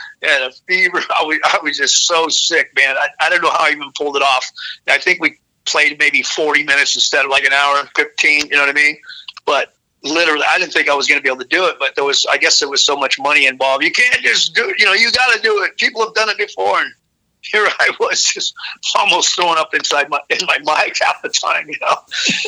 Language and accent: English; Hayward, California, United States; it's kind of funny because they're from Hayward, and I'm from Hayward.